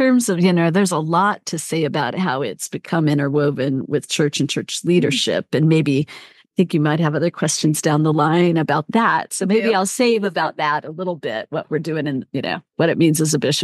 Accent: Denver, Colorado, United States; I grew up in Denver, Colorado, and my parents were from Kansas

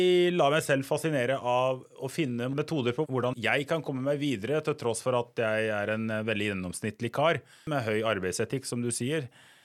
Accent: Toten, Innlandet, Norway; vi flyttet til Toten, og det er der jeg vokste opp da.

